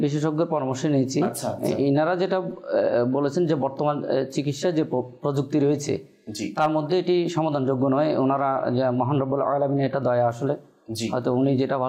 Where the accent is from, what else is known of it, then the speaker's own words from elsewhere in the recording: Chittagong, Chittagong Division, Bangladesh; আমার বাড়ি হচ্ছে মাইজপাড়া পাতাঙ্গা চট্টগ্রামের 41 নম্বর ওয়ার্ড।